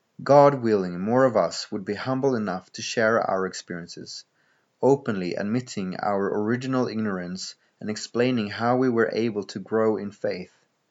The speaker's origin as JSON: {"language": "English", "country": "Thailand", "tie": "born or raised there", "said": "Unlike Nicholas, I wasn't born a Christian, nor did I have any Christian friends growing up in Thailand."}